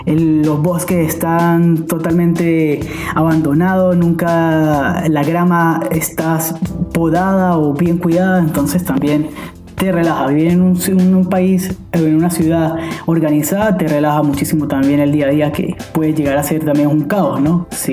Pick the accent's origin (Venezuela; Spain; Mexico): Venezuela; now in Germany; creo que es una de las sensaciones que nunca había tenido en mi país de origen, ¿no? En Venezuela, nunca tuve esa seguridad